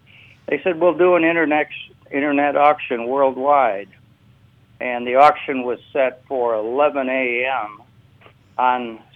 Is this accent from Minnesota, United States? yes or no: yes; Hibbing, Minnesota, United States; moved away; also born or lived in Duluth; I was born in Minnesota in the town of Duluth, which is in the very north. And it wasn't cold enough in Duluth, so we moved north to Hibbing.